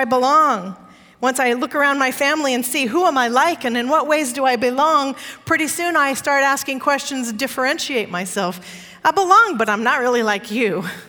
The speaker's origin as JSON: {"language": "English", "region": "California", "country": "United States", "said": "I mean, I haven't told her I'm a Californian Adventist yet."}